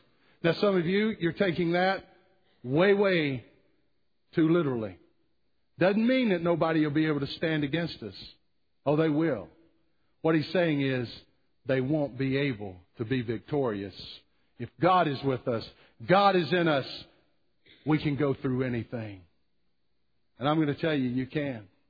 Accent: Jellico, Tennessee, United States; I'm from Jellicoe, Tennessee. How can I not be? Haven't lived there for 100 years, but I'm still a volunteer.

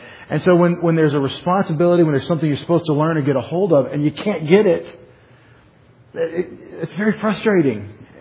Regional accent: Texas, United States; And I'm from Texas, and so that's not a big deal, right?

